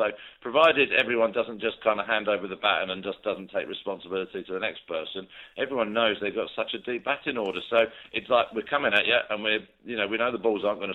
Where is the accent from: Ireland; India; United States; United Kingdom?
United Kingdom; England; I suppose I'm being typically English now.